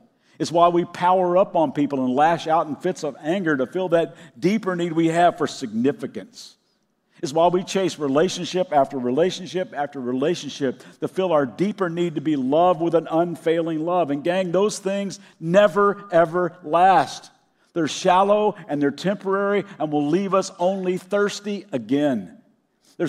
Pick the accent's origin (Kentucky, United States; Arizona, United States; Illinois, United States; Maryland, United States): Kentucky, United States; Like I said, I grew up in Kentucky, and I can remember an old song I learned way back in third grade music class.